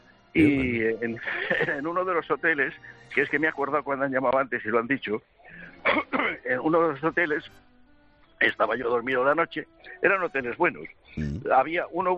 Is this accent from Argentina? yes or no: no; Bilbao, Basque Country, Spain; now in Seville, Spain; Yo soy un bilbaíno que vive en Sevilla desde hace tiempo.